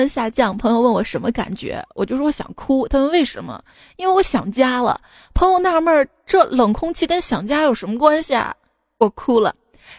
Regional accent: Xi'an, Shaanxi, China; 像我的家乡西安啊，下雪之后吧，就像群里发的红包一样，抬头一看挺大的

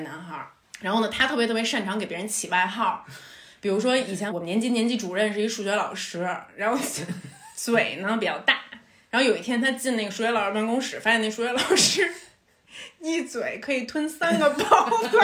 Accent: Tianjin, China; accent: Tianjin; 但是你在这儿给我们天津的听众朋友道个歉，我们天津口音怎么惹你了？

